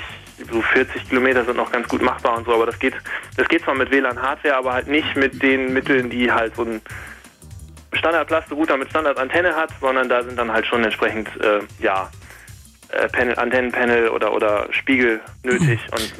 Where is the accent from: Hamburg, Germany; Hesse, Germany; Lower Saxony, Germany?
Lower Saxony, Germany; Osnabrück; also ich komme aus Osnabrück